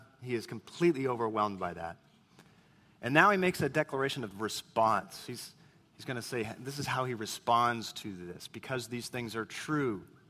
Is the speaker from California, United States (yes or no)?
yes; Whittier, California, United States; born there; my bedroom in the house I was born in Whittier, you know.